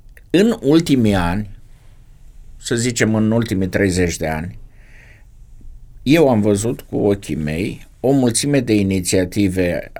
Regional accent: Suceava, Suceava County, Romania; Eu sunt de la Suceava și foarte aproape de Suceava, la Rădăuz

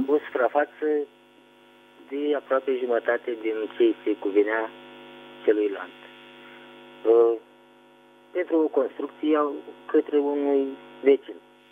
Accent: Tulcea, Tulcea County, Romania; Da, sunt din Tulcea, după cum s-a spus

